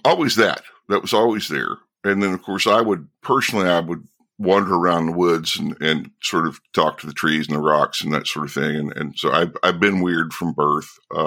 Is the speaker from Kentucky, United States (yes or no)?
yes; Kentucky, United States; I grew up in Eastern Kentucky in the Appalachians.